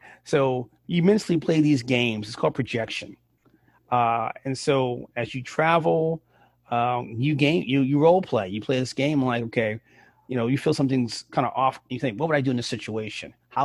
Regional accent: Bronx, New York, United States; When I was younger, you know, I grew up in the Bronx, and I was in high school.

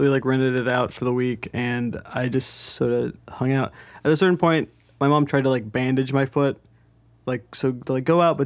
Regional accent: Indiana, United States; I'm from Indiana, mm-hmm. which is a landlocked state.

